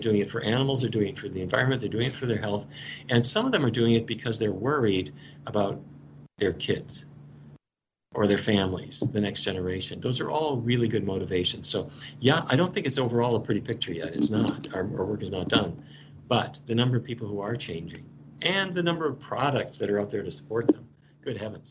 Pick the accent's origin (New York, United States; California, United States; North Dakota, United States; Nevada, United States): North Dakota, United States; Fargo; I grew up in Fargo, North Dakota.